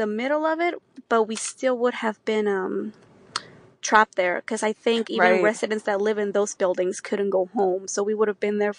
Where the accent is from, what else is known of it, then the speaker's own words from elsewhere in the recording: Dallas, Texas, United States; now in Garland, United States; Like, we just say we're from Dallas. Like, technically, I live in Garland.